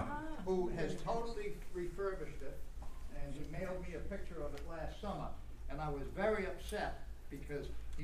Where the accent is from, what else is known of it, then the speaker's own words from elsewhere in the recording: Duxbury, Massachusetts, United States; I'm from Duxbury.